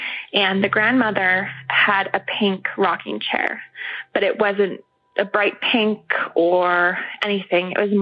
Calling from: Calgary, Alberta, Canada; I'm calling from Calgary, Canada.

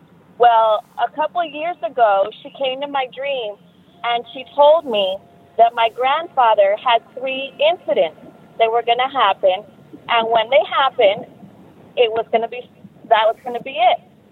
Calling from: Texas, United States; I'm calling from Texas.

